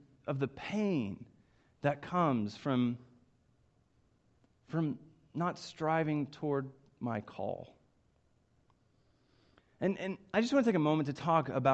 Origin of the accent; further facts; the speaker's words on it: Coweta, Oklahoma, United States; I grew up in Coweta, Oklahoma. It's just southeast of Tulsa, and it's really where I spent all of my childhood and young life. I grew up going to Coweta, First United Methodist Church.